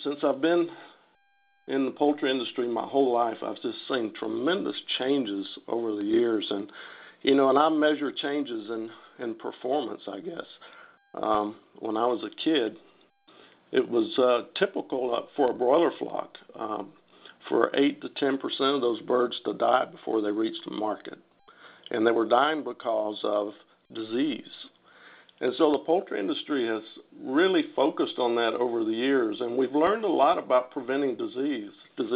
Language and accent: English; Georgia, United States; I'm from Georgia. I've lived in Georgia all my life.